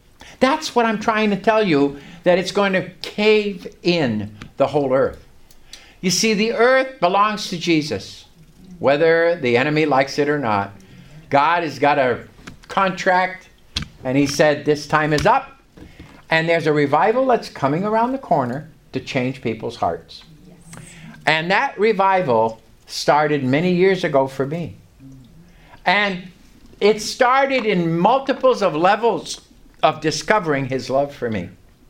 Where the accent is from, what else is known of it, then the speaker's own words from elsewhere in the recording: Vermont, United States; I came from Vermont, and all my friends and relatives in Vermont